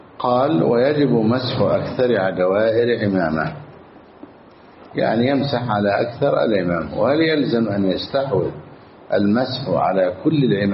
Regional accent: Egypt; أما عندنا في مصر كل واحد يدخل سيارته أمام بيت

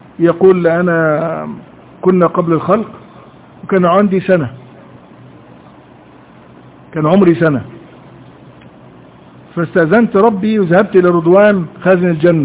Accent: Egypt; احد المشايخ عندنا في مصر رأى رؤية طويلة جدا

